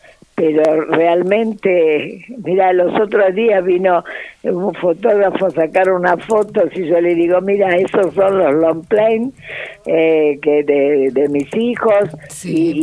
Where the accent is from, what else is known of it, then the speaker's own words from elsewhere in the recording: Buenos Aires, Argentina; yo soy muy porteña